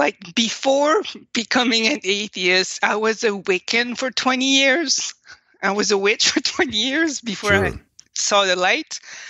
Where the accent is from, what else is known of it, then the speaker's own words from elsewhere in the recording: Quebec, Canada; growing up in French Canada, we had catechism class in public schools